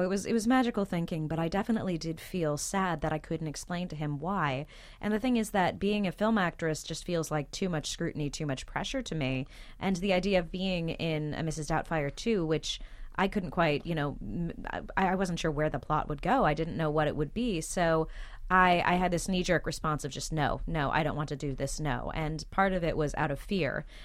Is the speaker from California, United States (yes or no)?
yes; California, United States; born or raised there